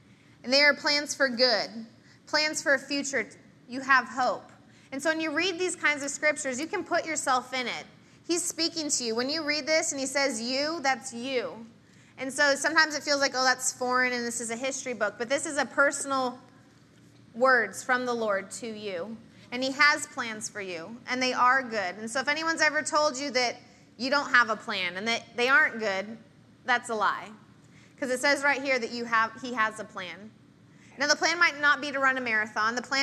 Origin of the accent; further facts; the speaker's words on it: Washington, United States; now in Texas, United States; I'm from Washington, and they think I'm a foreigner when I go back.